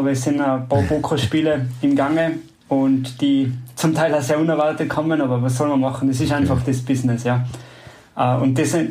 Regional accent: Tyrol, Austria; Also ich bin jetzt nur in Österreich, in Tirol, wo meine Heimat ist

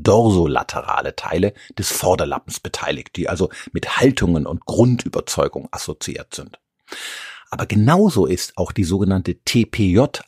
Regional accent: Rhineland, Germany; Oder wie man bei uns im Rheinland sagen würde, Pommes Schranke.

